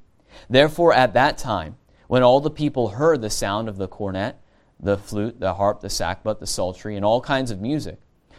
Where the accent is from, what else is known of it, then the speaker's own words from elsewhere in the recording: Fairless Hills, Pennsylvania, United States; we're from Fairless Hills, Pennsylvania, about an hour north of here.